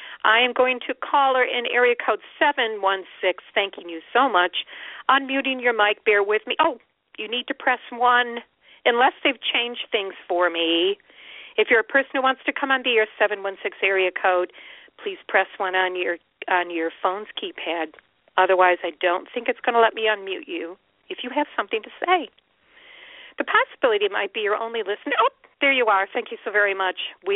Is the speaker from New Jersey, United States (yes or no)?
no; Utica, New York, United States; There is in Utica, New York, what was essentially my hometown until about 7-8 years ago. Utica, New York, it's in the central New York area.